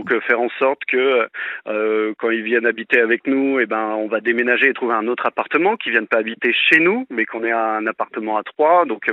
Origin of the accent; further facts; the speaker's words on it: Paris, Île-de-France, France; Là, je vous parle de Bourgogne, mais je suis parisien, j'ai 32 ans.